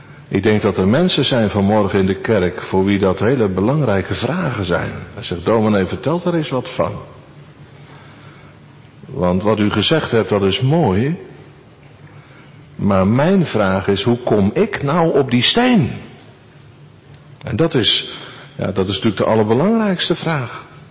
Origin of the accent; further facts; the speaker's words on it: Netherlands; Kijk, bij ons in Holland is het zo, als mensen een gebouw willen bouwen, moet je stenen hebben.